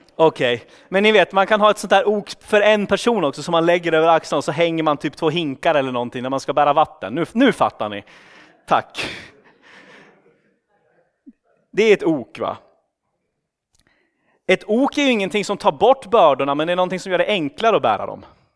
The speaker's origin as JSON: {"language": "Swedish", "country": "Sweden", "tie": "born or raised there", "said": "Jag är ju ändå från Sverige, så att ni kan skylla på det. Han är svensk, han gör sånt."}